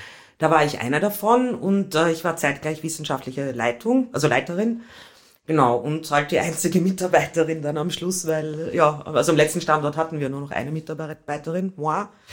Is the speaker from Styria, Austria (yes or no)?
no; Vienna, Austria; moved away as an adult; now in Hamburg, Germany; Aus Wien.